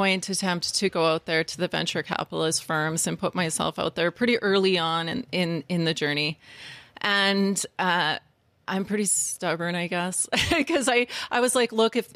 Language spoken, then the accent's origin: English; Lac La Biche, Alberta, Canada; also born or lived in Calgary; I'm from Calgary originally. I'm from Lac La Biche, Alberta. I have to give Lac La Biche its moment. Yeah. I'm from a really small town of like, I don't know how many people live there now